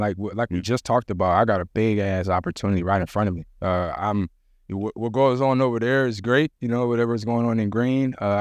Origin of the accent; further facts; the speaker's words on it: Jamaica; So we had one Jamaican cook at the Jets. I'm Jamaican.